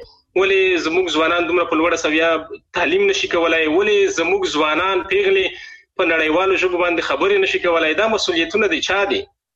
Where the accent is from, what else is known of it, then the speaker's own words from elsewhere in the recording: Afghanistan; now in Germany; زه د خپل د مور د غېږ څخه جلا یم. زه د پلوې کې د افغانستان چې هغه دوهمه مور زمو کېږي د غیر لغېږ څخه جدا یم.